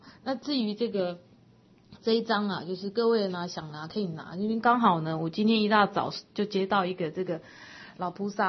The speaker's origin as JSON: {"language": "Chinese", "country": "China", "said": "因为他符合我们中国的一种民族性，还有我们就是中国人的这个背景"}